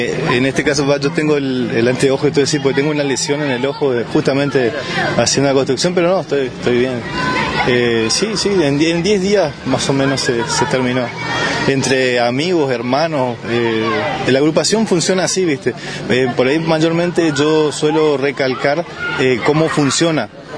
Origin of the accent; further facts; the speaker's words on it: Argentina; Que nosotros somos argentinos y en Alemania se hacía un homenaje y nosotros nada.